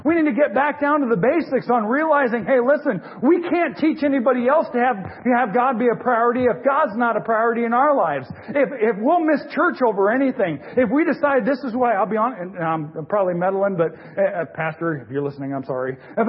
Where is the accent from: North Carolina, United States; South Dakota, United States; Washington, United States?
Washington, United States; I remember when I was in church and growing up in Washington State, there was a saying up on the wall